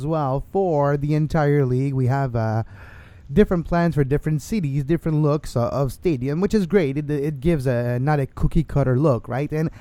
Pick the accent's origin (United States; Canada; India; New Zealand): Canada; as a Canadian soccer fan